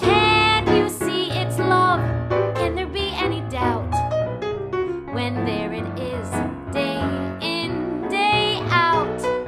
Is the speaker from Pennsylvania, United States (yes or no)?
no; Syracuse, New York, United States; I grew up in Syracuse, New York, and I was fortunate enough to grow up around the corner from my grandparents, who I saw pretty much every day.